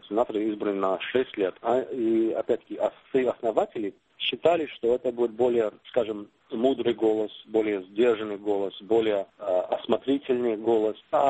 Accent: New York, United States; Например, я из Нью-Йорка, да, я родом из Нью-Йорка

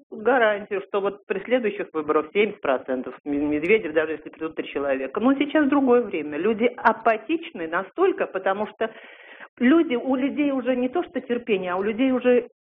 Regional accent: Moscow, Russia; я из Москвы.

